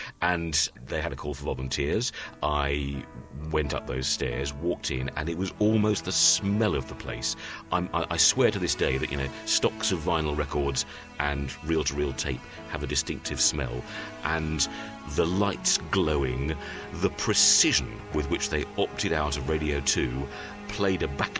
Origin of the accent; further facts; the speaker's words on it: London, United Kingdom; I was growing up in the London suburbs